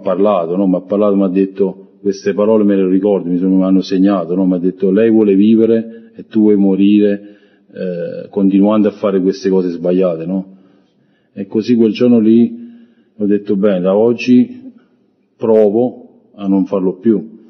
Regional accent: Naples, Campania, Italy; Poi io sono di Napoli, sono del sud, quindi lì c'è molta, a quei tempi, parlo di 20 anni fa, c'era molta più delinquenza

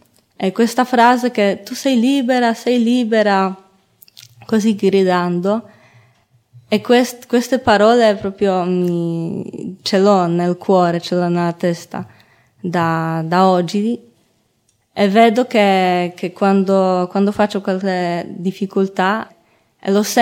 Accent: Poland; Italian is a second language; now in Italy; sono polacca

